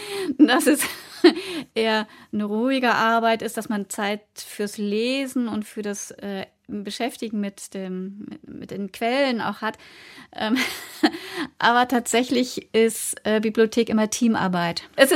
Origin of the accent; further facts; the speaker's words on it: Schleswig-Holstein, Germany; ich komme vom Dorf, aus Schleswig-Holstein